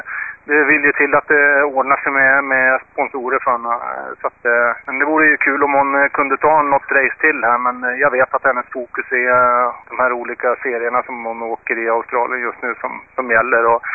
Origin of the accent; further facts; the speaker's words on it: Enköping, Uppsala County, Sweden; hemma i Enköping när våren nu har kommit riktigt